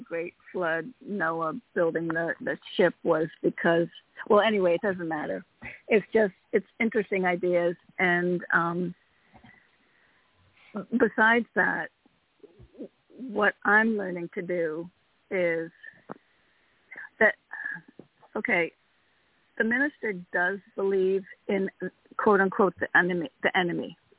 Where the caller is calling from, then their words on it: Connecticut, United States; in Connecticut.